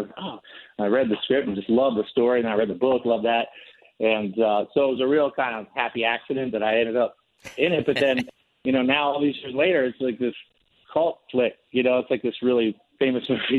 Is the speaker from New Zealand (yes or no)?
no; East Coast, United States; now in Los Angeles, United States; I had just moved to Los Angeles after Chris growing up on the East Coast.